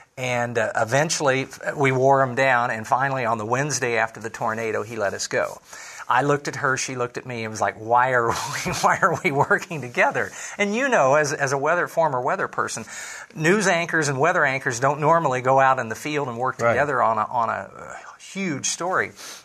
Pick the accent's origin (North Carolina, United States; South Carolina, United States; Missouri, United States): Missouri, United States; Jefferson City; I was so humbled because I'm from Jefferson City.